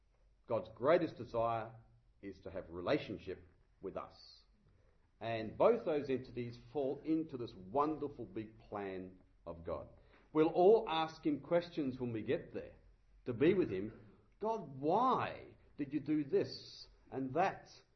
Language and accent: English; Australia; In other words, I'm not from Ireland, which is a faraway country. I'm actually from Australia.